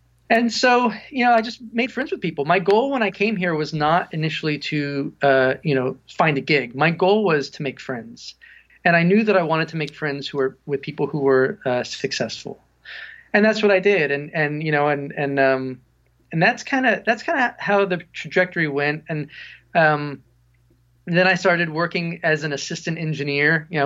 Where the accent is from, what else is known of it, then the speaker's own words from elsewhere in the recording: Woodstock, New York, United States; And I grew up in Woodstock, New York.